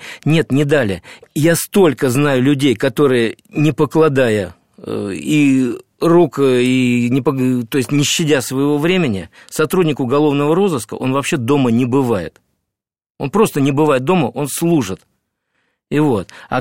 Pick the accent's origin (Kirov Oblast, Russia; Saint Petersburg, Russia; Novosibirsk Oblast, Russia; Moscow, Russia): Moscow, Russia; born there; я родился в Москве. Точнее, сейчас это стало Москвой, Косино, это ближайшее Подмосковье бывшее.